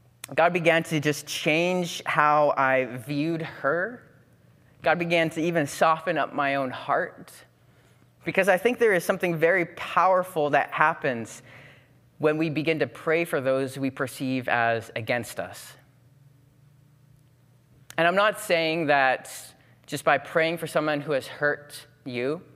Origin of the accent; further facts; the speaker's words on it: Canada; it's quite easy as a Canadian to be sitting up here. And it's particularly fun for me. I married into the South a little bit. My wife is an American